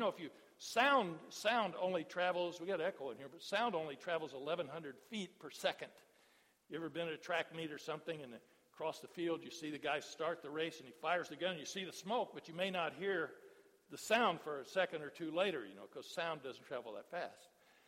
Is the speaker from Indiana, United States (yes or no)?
yes; Indiana, United States; now in Milwaukee, United States; I'm from Indiana, you know, and mostly cornfields, all flat.